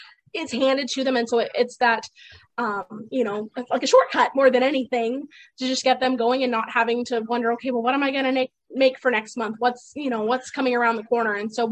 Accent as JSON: {"language": "English", "town": "Yuma", "region": "Arizona", "country": "United States", "said": "So we're in Yuma, Arizona, where it gets really, really hot all the time."}